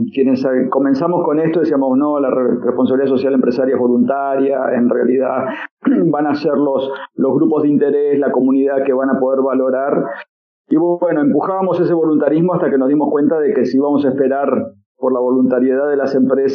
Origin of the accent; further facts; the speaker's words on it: Uruguay; de Uruguay.